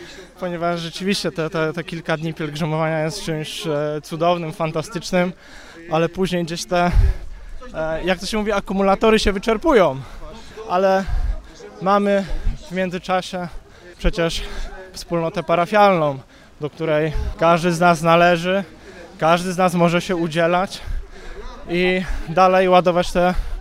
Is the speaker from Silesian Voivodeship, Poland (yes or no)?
no; Pleszew, Greater Poland Voivodeship, Poland; Jesteśmy z Pleszewa.